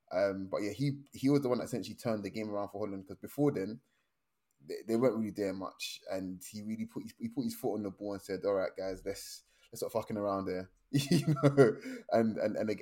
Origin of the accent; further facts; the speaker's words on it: Nigeria; But I'm Nigerian.